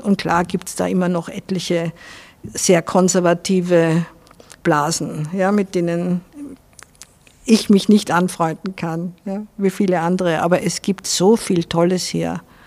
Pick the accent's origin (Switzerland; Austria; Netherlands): Austria; Vienna; now in Salzburg, Austria; Ich bin halt in Wien aufgewachsen. Manchmal, ich war aber so lang weg aus Wien, dass ich auch nicht sicher bin, ob Wien wieder die Heimat werden würde, weil es sich doch wahnsinnig verändert hat.